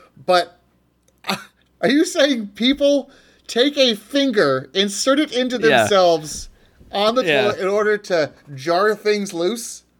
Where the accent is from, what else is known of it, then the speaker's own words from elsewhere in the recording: United Kingdom; as a British male, I eat a lot of organ meats baked into pastries and whatnot.